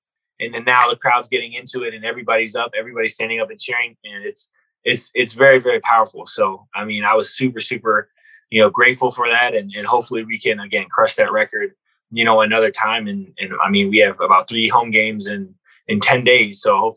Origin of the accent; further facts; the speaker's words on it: Minnesota, United States; So, I'm from Minnesota, so I'm a pro.